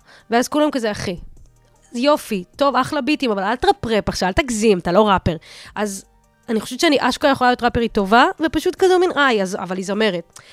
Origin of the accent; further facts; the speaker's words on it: Russia; אני ילדה רוסייה, לבנה